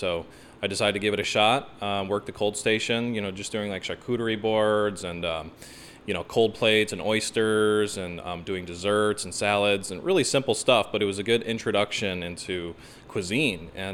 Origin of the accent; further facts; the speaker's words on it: Warrenville, Illinois, United States; I grew up in Warrenville, actually, and I remember walking in there